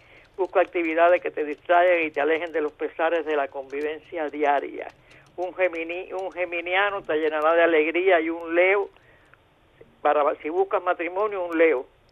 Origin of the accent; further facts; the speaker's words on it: Camagüey, Cuba; estoy de Camagüey. Si tú quieres, soy camagüeyana.